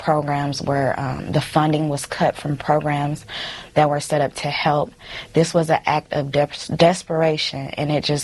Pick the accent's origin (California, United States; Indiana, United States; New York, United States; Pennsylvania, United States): California, United States; Oakland; I was born and raised in Oakland, and most of folks are either displaced out at least 45 minutes to a couple hours out, or they're displaced onto the street.